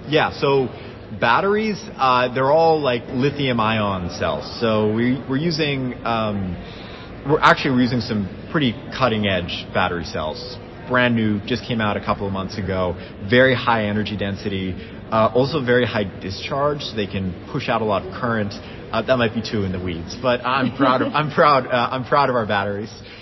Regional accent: Las Vegas, Nevada, United States; I grew up in Vegas.

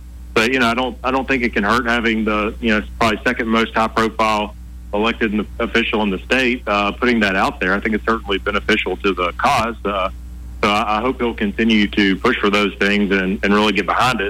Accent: Montgomery, Alabama, United States; And, you know, I'm from Montgomery.

